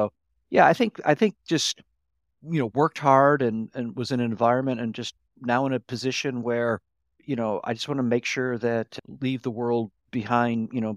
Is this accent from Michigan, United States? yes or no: yes; Michigan, United States; Yeah, no, I grew up in Michigan. I went to the University of Michigan, and I saw Silicon Valley as a place where things could happen, that you didn't have to wear a suit.